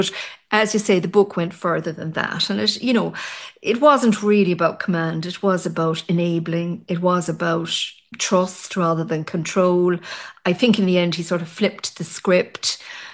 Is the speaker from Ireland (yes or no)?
yes; Ireland; You know, as an Irish woman, I'll be honest, the whole yes, sir, yes, ma'am culture doesn't sit